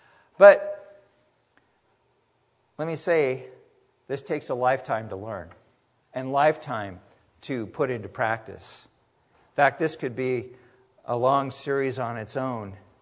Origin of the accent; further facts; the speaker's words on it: California, United States; I grew up in Central California, and we were trained which beaches had an undertow and which ones didn't.